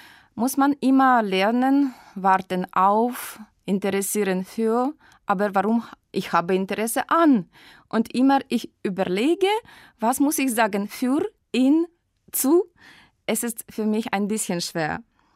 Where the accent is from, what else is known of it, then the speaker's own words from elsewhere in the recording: Ukraine; German is a second language; Ich komme aus der Ukraine und meine Stadt liegt im Osten. Das ist eine große Stadt, 1,5 Millionen Menschen. Ich bin im 1970 geboren.